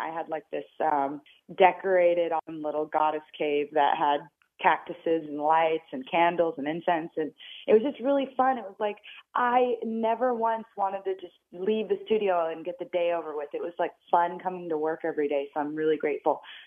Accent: San Diego, California, United States; now in Los Angeles, United States; I lived in LA for over a decade now. And I grew up in San Diego

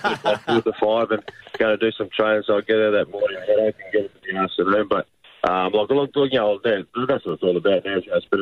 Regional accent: Cairns, Queensland, Australia; Yes, I'm born and bred up there, so yes, it's my hometown. I always look forward to coming home.

